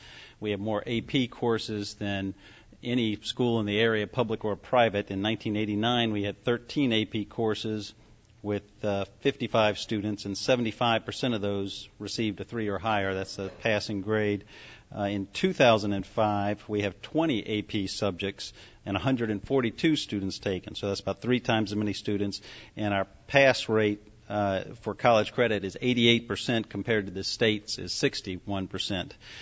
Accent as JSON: {"language": "English", "town": "Charlottesville", "region": "Virginia", "country": "United States", "tie": "born or raised there", "said": "And I even went to our public school systems. I was born and bred in Charlottesville."}